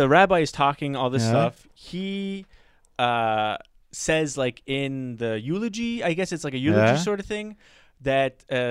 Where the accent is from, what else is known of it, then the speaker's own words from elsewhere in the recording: Alexandria, Alexandria Governorate, Egypt; So this is not a shock, but a revelation that I am actually from Alexandria. I have roots in Alexandria.